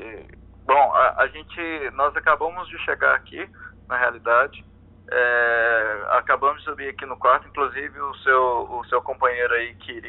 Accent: Anápolis, Goiás, Brazil; also born or lived in Niquelândia; Sim, eu sou natural de Niquelândia, Goiás. Aí eu vivi até os 15 anos em Anápolis, Goiás.

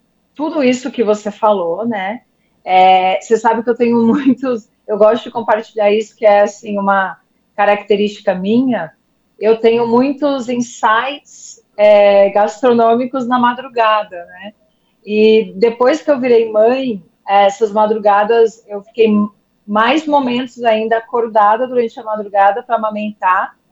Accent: São Paulo, Brazil; Eu sou do interior de São Paulo.

